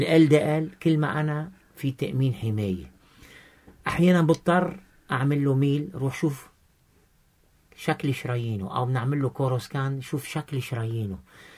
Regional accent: Lebanon

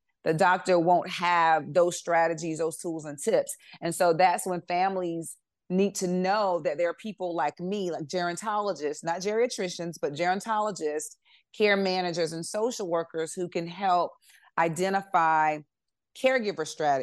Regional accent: South Carolina, United States; so I'm from South Carolina, and I know it doesn't just happen in the South.

